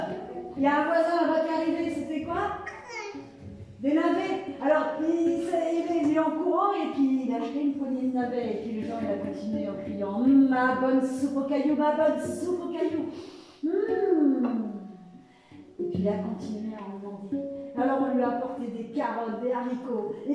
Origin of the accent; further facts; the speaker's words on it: Provence-Alpes-Côte d'Azur, France; Et moi, je viens de très loin, je viens du Var, et je suis heureuse d'être ici avec vous.